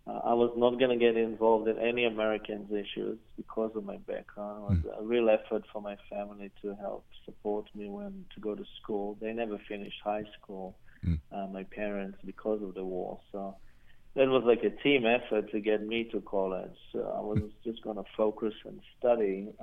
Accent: Israel; moved away as an adult; now in United States; So I think growing up in Israel has been actually a beautiful blessing in both a victim and a perpetrator

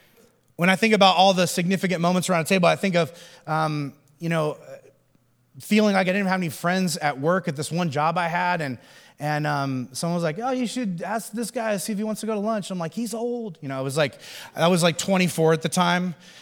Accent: Midwest, United States; and I'm from the Midwest, so it's like all these casseroles and things that people are putting out

